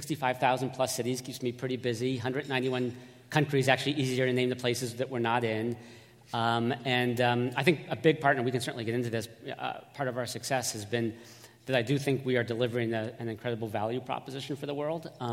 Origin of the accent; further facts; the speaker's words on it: New England, United States; As you mentioned, I am from New England. Grew up listening to BUR.